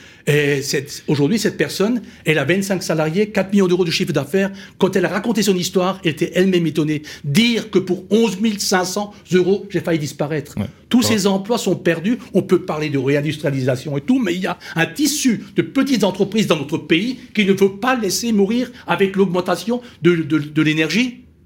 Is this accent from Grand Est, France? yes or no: yes; Grand Est, France; accent: Alsatian; dans une vallée alsacienne, ça s'entend mon accent